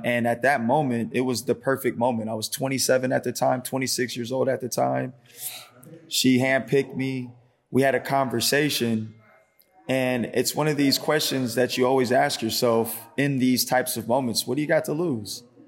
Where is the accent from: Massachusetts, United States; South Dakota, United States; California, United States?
California, United States; Oakland; I'm from Oakland, but it was actually in LA.